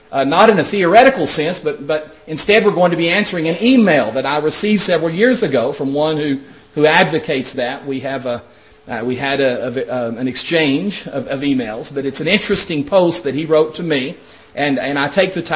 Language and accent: English; Odessa, Texas, United States; also born or lived in Lubbock; I was born in Lubbock and raised in the Odessa area.